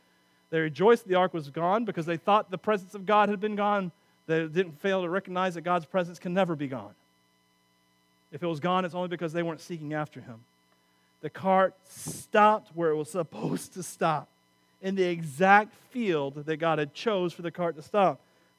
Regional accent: Wauchula, Florida, United States; Sorry, I'm from Wachula.

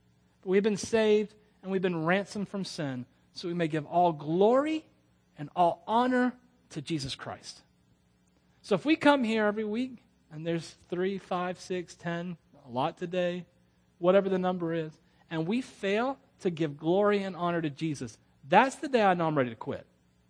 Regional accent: Wauchula, Florida, United States; I'm from Wachula. Did you carry him up to the Walmarts? That's how we talk.

